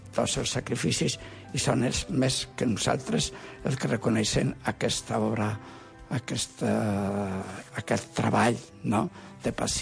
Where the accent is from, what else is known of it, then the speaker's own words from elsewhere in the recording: Castile and León, Spain; El meu poble, que és molt petit, un poblet de Burgos, en la zona de la Bureba